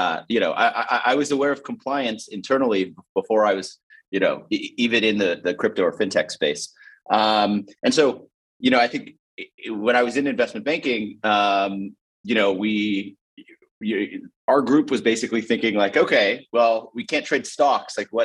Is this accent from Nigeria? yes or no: no; California, United States; You know, so I'm Filipino American. My mother's family is originally from the Philippines, but I grew up in California.